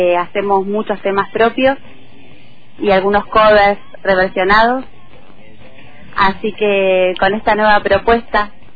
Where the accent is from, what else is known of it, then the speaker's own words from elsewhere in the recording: Patagonia, Argentina; Respetar esa cosa que tenemos nosotros los sureños y que también es un poco imposible no plasmarla cuando uno hace algo